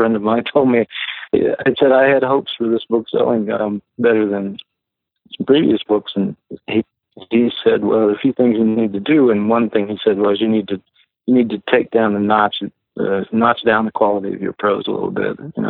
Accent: Meridian, Mississippi, United States; Mercury is sort of based on my hometown, Meridian, Mississippi. And I have, and always will, I think, have vivid memories of growing up in Meridian and the landscape and the feel of it and the smell and things there.

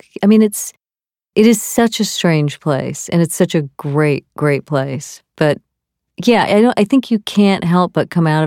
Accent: Santa Barbara, California, United States; I grew up in Santa Barbara.

